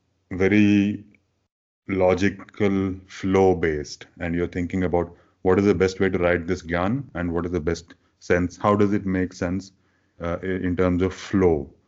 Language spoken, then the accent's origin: English; Hyderabad, Telangana, India; And then he moved to Hyderabad. And Hyderabad is my hometown. I was living there at that time.